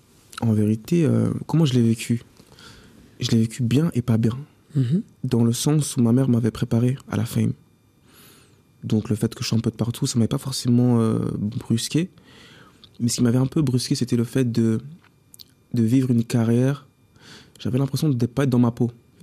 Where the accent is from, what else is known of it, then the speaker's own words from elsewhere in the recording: Cannes, Provence-Alpes-Côte d'Azur, France; je suis un peu partout, je reviens chez moi à Cannes.